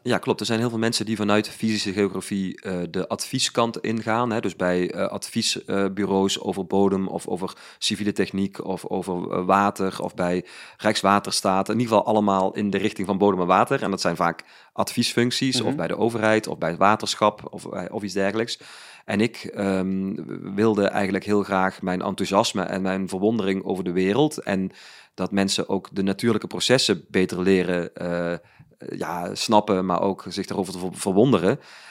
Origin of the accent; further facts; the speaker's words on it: Utrecht, Netherlands; also born or lived in Weert; Ik was van Utrecht. Ik ben vanuit Utrecht naar Weert gegaan. Daar ben ik weer teruggegaan. Ik hou heel erg van die stad